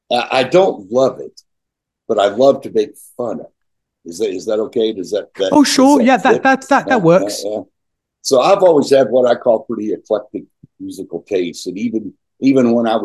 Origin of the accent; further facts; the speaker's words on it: United States; I'm an American, and I live in the heartland of America, and in good old America, if we have nothing, we have drama, right?